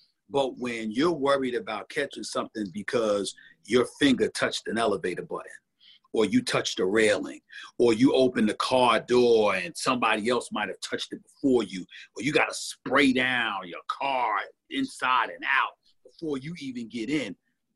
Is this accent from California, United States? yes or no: no; Queens, New York, United States; also born or lived in Bronx; Remember, I was born in the Bronx. I was raised in Hollis, Queens, New York from the time I was 1 year old.